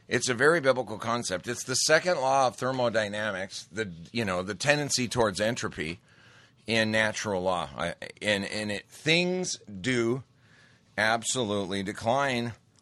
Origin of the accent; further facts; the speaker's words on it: Montana, United States; But I grew up in Montana. You get in a fight? I got in too many fights, right? It's just the culture there.